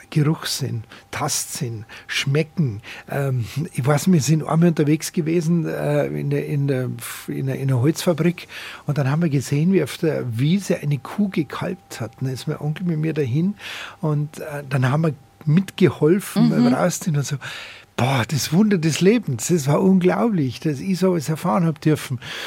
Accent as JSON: {"language": "German", "town": "Munich", "region": "Bavaria", "country": "Germany", "tie": "born or raised there", "said": "Ich bin ja Münchner Kind, in der Siedlung aufgewachsen."}